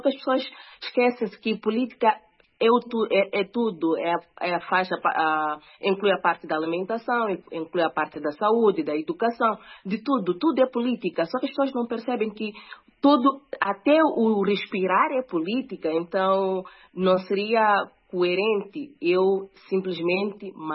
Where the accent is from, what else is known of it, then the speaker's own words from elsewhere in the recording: Mozambique; eu sendo moçambicana